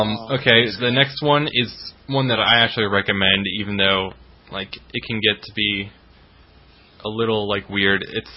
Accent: Ohio, United States; they're from Cleveland, so I have sort of a bond with them because I'm also from Ohio.

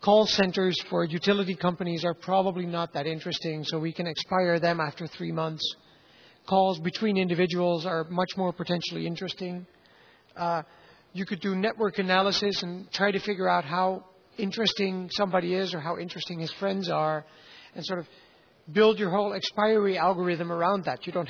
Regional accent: Netherlands; I come from the Netherlands, by the way, and we rank very high on intercepting phone calls.

